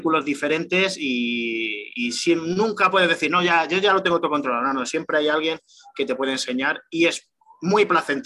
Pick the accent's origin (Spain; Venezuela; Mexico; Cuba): Spain; Catalonia; accent: Terrassa; no está en mi vida en Tarrasa, pero por lo visto tengo acento de Tarrasa